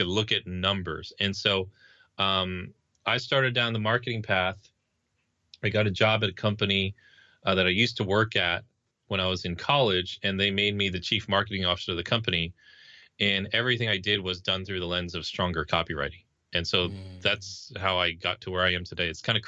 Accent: New Jersey, United States; moved away as an adult; I was involved in a church that I was growing up in New Jersey.

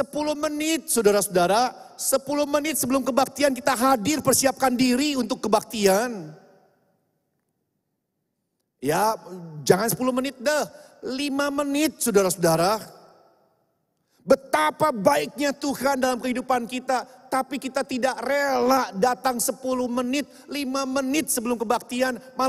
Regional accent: Bandung, West Java, Indonesia; Saya orang Bandung, istri saya orang Bandung.

